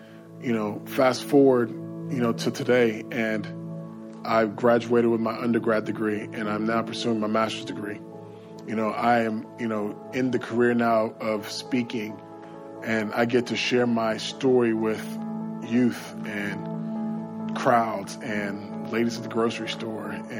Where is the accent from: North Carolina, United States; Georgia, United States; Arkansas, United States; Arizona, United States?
Georgia, United States; Macon; moved away as an adult; now in Tulsa, United States; I moved to Tulsa from Macon, Georgia when I was 19 to go to school at Oral Roberts University.